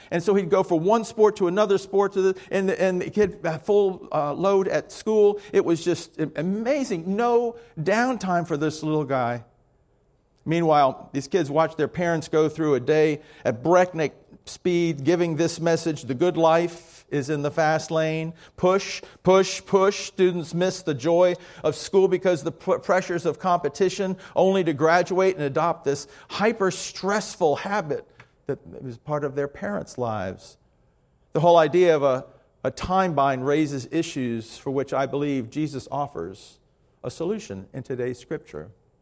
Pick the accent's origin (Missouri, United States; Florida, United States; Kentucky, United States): Florida, United States; Miami; So it's hot in the South. I grew up in Miami with no air conditioning.